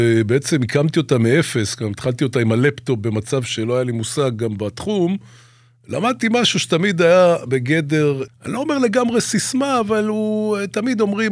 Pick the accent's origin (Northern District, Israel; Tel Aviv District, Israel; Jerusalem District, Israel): Tel Aviv District, Israel; Ramat Gan; אני באתי מרמת גן, ממרכז רמת גן